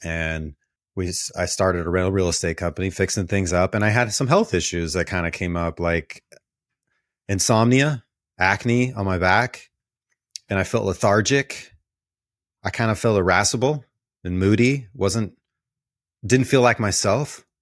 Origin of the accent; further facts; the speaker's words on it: Missouri, United States; Yeah, so I grew up there.